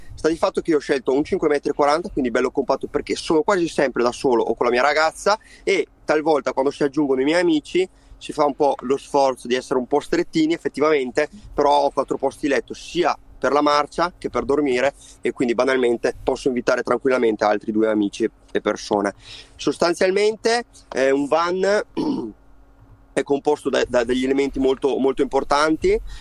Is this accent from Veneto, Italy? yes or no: yes; Verona, Veneto, Italy; ho 25 anni, sono di Verona